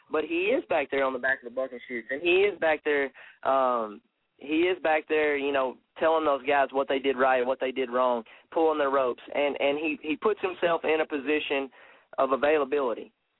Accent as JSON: {"language": "English", "country": "United States", "said": "I mean, honestly, I'm an American"}